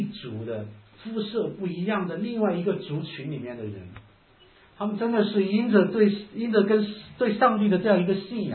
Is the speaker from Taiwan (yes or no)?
no; China; 作为一个中国人，你作为一个中国的一个基督徒